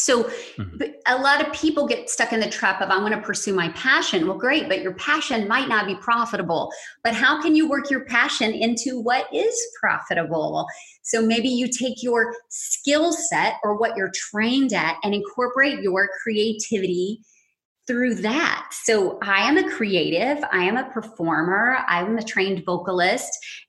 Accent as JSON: {"language": "English", "region": "the South", "country": "United States", "said": "well, I'm a Southern girl."}